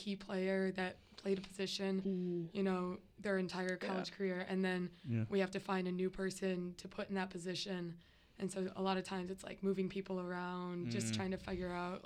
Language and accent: English; Buffalo, New York, United States; I'm from Buffalo, so, like, growing up, everyone, like, everyone played ice hockey.